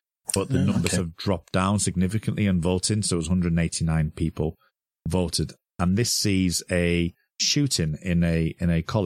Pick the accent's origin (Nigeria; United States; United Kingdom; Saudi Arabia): United Kingdom; bearing in mind, we're both British, so, you know, we don't have the same kind of culture as America